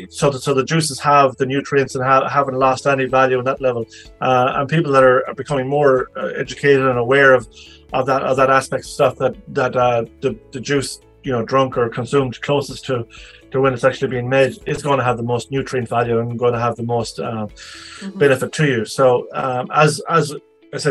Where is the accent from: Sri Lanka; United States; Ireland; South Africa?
Ireland; as Irish people, I mean, on a smaller note, there would be people that I've worked